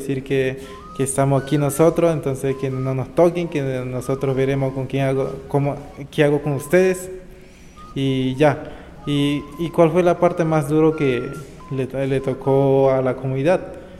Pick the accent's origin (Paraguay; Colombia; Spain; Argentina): Colombia; Sogrome, Magdalena; soy de la Sierra Nevada de Santa Marta, nacido en 2003 en Sogrome, un pueblo que queda de Chemezquemeina como a 6 horas. Cerca de Ayupar